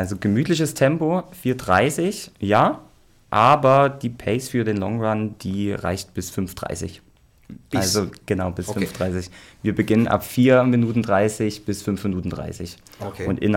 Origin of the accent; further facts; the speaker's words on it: Germany; ich als Deutscher bin da eher in der Unterzahl tatsächlich